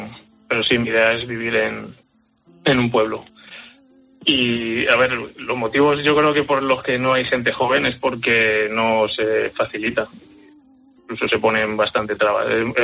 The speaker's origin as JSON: {"language": "Spanish", "town": "Madrid", "region": "Community of Madrid", "country": "Spain", "said": "Yo soy de Madrid, de la capital, vamos"}